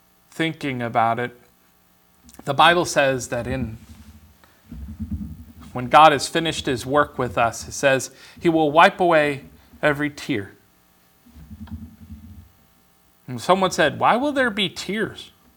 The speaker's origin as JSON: {"language": "English", "region": "California", "country": "United States", "tie": "born or raised there", "said": "Back then, when I was growing up in California, I always wore shorts and no shoes, unless somebody made me wear pants and shoes."}